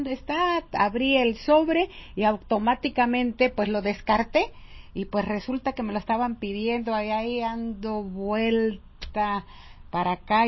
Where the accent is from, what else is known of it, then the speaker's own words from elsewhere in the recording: Mexico; te piden la identificación como mexicana